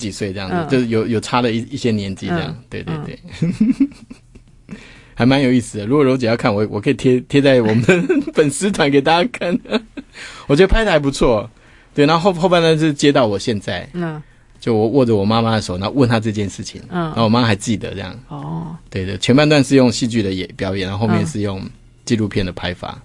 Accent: Taiwan; 我们台湾人

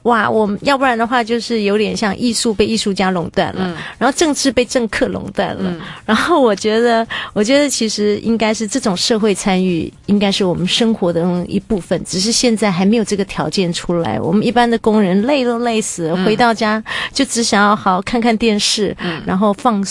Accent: Taiwan; 那我是眷村长大的

